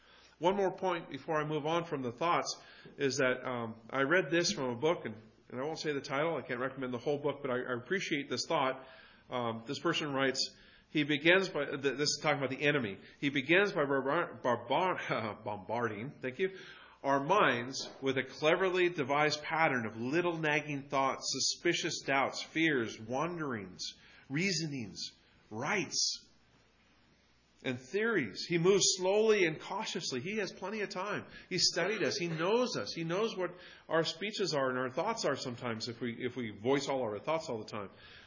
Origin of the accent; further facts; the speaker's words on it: United States; I've been given all this wonderfulness of being an American for a reason.